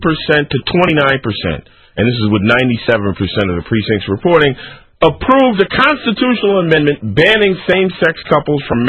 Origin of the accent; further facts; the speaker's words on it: Connecticut, United States; Yeah, I was raised in Connecticut.